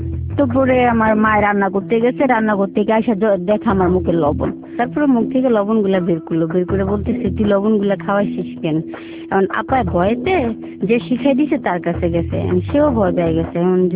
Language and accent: Bangla; Sylhet, Sylhet Division, Bangladesh; আমার জন্ম জেলা, আমি সিলেট থেকে আসছি।